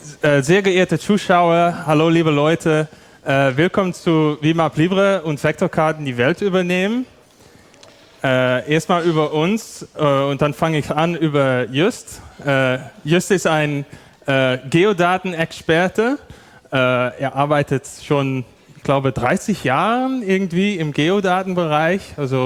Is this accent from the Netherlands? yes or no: yes; Netherlands; German is a second language; aber wir hoffen, dass wir irgendwie klarkommen mit unser Deutsch. Wir sind beide Niederländer.